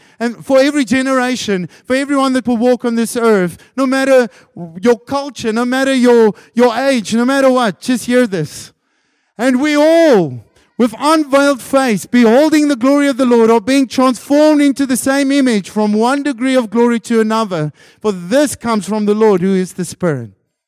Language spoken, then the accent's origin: English; South Africa; first language Afrikaans; English is a second language; As you can hear, I'm actually Afrikaans.